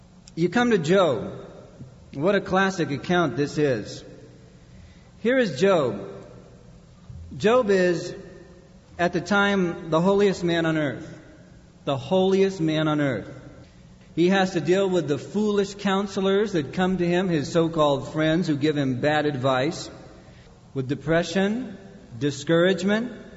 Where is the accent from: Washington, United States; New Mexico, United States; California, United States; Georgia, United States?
California, United States; Anaheim; When I was a young boy, I grew up in Anaheim